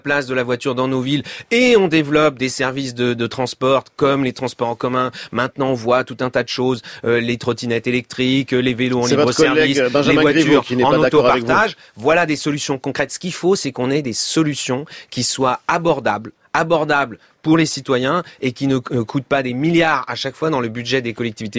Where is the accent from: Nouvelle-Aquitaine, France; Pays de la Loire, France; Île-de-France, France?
Pays de la Loire, France; Nantes; je suis voisin d'Angers en tant que Nantais.